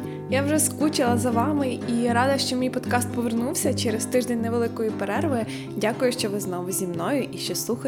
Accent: Chortkiv, Ternopil Oblast, Ukraine; мій давній знайомий із Чорткова, з мого рідного міста

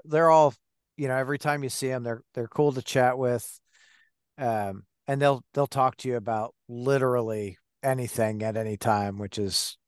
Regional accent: Detroit, Michigan, United States; I grew up in Detroit, and we'd go across the bridge to – Canada so we could drink legally

